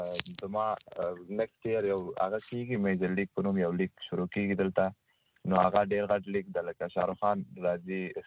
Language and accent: Pashto; Logar, Afghanistan; also born or lived in Kabul; now in United States; زه افغانستان کې د لوګر یم، د محمد علي ولسوالۍ، او کابل کې ژوند کابل کې کوم په مزویانه کې.